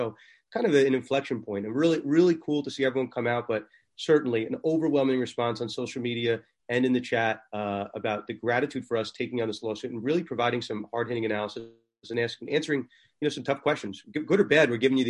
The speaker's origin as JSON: {"language": "English", "region": "New York", "country": "United States", "said": "Dan and I are two lawyers. Dan's from Florida. I'm from New York."}